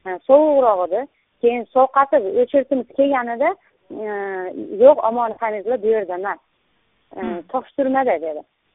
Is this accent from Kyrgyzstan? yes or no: yes; Kyrgyzstan; Biz Qirg'izistondan, ya'ni chegaralarda